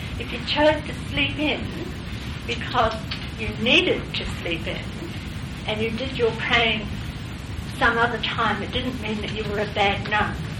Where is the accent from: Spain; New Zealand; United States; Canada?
New Zealand; South Island; now in Australia; I'm a New Zealander from the South Island. We're very parochial there.